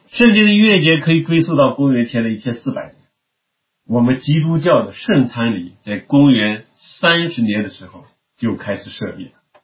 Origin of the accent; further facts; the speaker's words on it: China; 这是我们中国人的传统习惯。